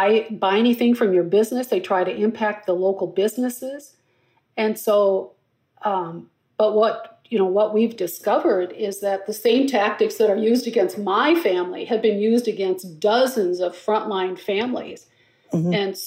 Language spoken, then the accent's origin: English; Blooming Prairie, Minnesota, United States; My hometown of Blooming Prairie, the funeral home is right almost on the edge of town.